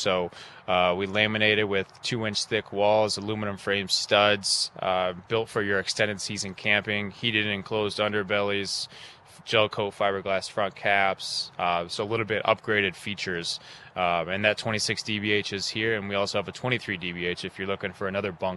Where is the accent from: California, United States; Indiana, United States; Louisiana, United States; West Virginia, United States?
Indiana, United States; Elkhart; I came from Elkhart, Indiana. So born and raised in Elkhart, Indiana, where about 85% of the world's RVs are produced.